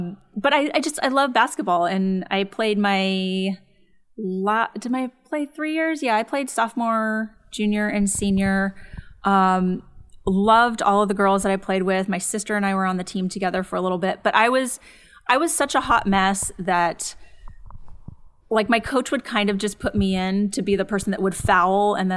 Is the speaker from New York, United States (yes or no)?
no; San Dimas, California, United States; I grew up in San Dimas, which is a suburb of LA, more towards out Pasadena, a little past that.